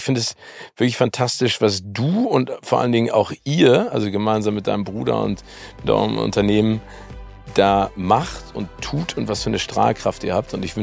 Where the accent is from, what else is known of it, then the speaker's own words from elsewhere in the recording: Hamburg, Germany; Deswegen sind wir Hamburger auch so fröhlich, weil wir wissen, es regnet viel, aber wir sind trotzdem gut drauf.